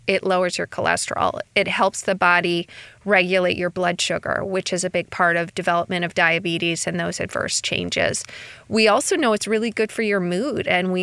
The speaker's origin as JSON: {"language": "English", "region": "Oregon", "country": "United States", "said": "We're from Oregon, so we have to get used to the rain."}